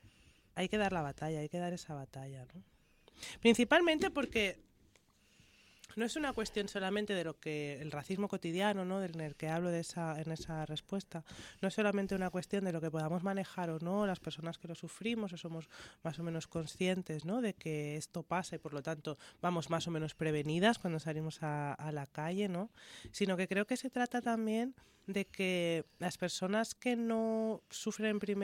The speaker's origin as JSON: {"language": "Spanish", "country": "Equatorial Guinea", "said": "nosotras, que somos de Guinea Ecuatorial"}